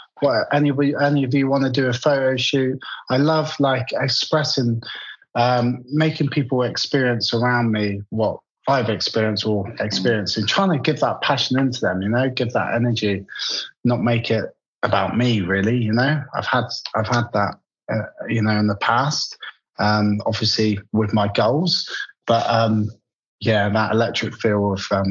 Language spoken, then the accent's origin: English; South West England, United Kingdom; I'm from Devon, the south of England.